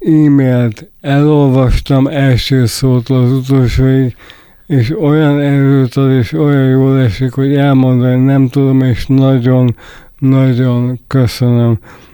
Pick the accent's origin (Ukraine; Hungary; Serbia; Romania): Hungary; mint magyarok, mi magyarok, jutunk valamire